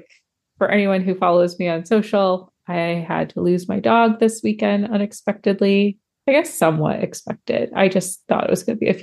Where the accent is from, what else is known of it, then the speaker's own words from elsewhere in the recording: Midwest, United States; I've never experienced a nice spring as a Midwesterner.